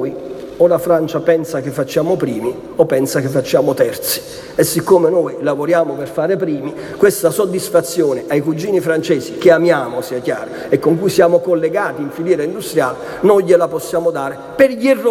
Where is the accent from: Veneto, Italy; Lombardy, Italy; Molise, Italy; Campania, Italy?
Campania, Italy; Io sono campano e come tale sono scaramantico